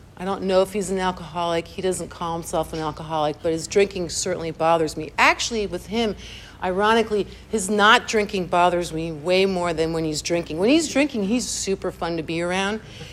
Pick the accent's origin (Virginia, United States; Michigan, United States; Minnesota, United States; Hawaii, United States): Virginia, United States; now in New York, United States; So I moved to New York from Virginia where I grew up, and I get to New York